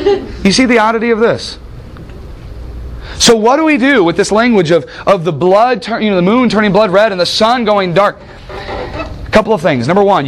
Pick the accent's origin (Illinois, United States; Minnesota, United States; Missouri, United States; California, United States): Missouri, United States; Wentzville; I grew up in Wentzville, St. Louis area.